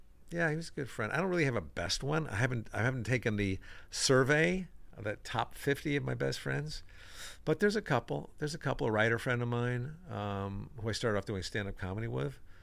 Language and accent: English; Bridgeport, Connecticut, United States; I was in a working in Bridgeport, my hometown.